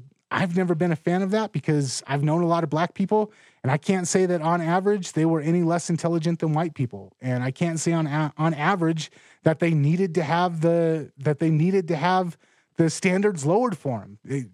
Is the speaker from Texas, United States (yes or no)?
no; Los Angeles, California, United States; we grew up in Los Angeles. We grew up in a lot of big cities. My whole family's Mexican.